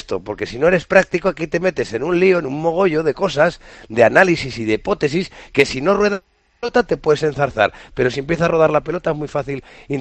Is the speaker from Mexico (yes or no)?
no; Puertollano, Castilla-La Mancha, Spain; yo soy de Puerto Llano, mi familia estaba en Puerto Llano